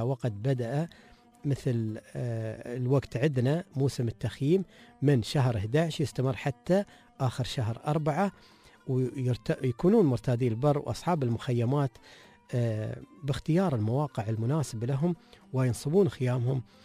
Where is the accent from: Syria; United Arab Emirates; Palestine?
United Arab Emirates